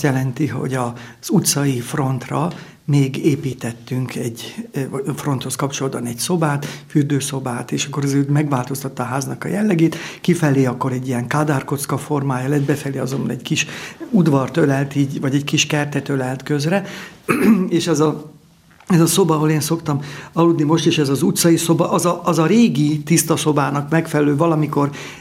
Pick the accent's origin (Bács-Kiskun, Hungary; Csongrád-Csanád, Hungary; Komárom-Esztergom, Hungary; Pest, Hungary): Pest, Hungary; Tápiógyörgye; born there; Én Tápió Györgyén születtem, illetve egész pontosan Nagykátán, de a szülőfalum az Tápió Györgye. Ez Pest megyének az egyik legdélkeletibb települése. Körülbelül úgy tudnánk elhelyezni, hogy a Szolnok, Jászberény, Ceglét közötti háromszögben, de még Pest megyében.